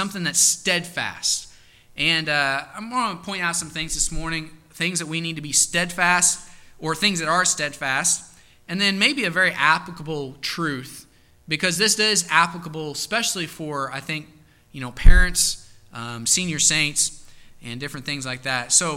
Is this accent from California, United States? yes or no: no; Indiana, United States; I'm from Southern Indiana. I've never even been to the ocean, okay?